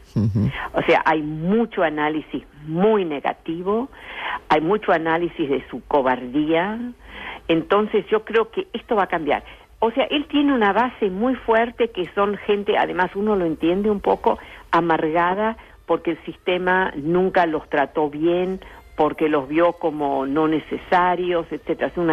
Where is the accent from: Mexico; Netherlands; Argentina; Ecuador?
Netherlands; Por ejemplo, yo soy holandesa, ¿no?